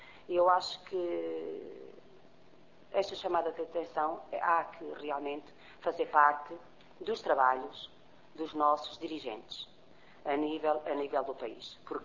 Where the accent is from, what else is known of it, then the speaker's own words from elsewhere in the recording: Portugal; Sou cigana, sim, mas sou portuguesa. Antes de cigana, sou portuguesa.